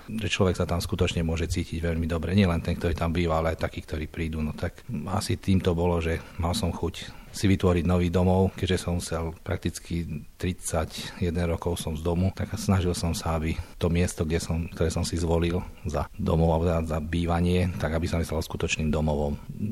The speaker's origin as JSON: {"language": "Slovak", "town": "Gočovo", "region": "Košice Region", "country": "Slovakia", "tie": "born or raised there", "also_born_or_lived": "Rožňava", "said": "narodil som sa v Rožňave a takéto detstvo som prežil v Gočove, taká dedinka malebná v údolí Slanej."}